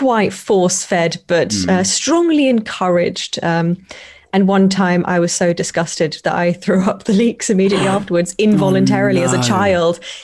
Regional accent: East of England, United Kingdom; So I grew up in the British countryside.

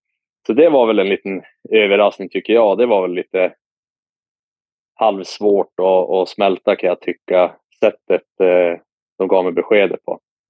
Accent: Piteå, Norrbotten County, Sweden; Jag är från Piteå, typ 2,5 timmar ungefär.

